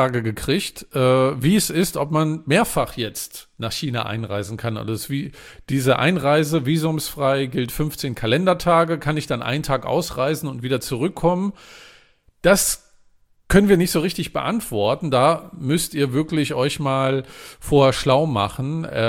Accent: Mecklenburg-Vorpommern, Germany; mein Heimatbundesland ist ja Mecklenburg-Vorpommern.

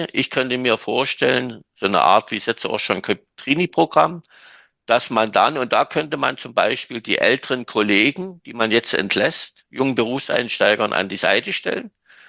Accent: East Germany, Germany; Ich komme ja noch aus der DDR, ich habe das 89 gesehen.

